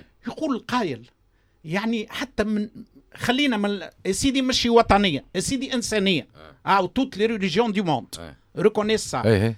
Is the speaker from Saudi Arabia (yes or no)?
no; Tunisia; احنا عندنا في تونس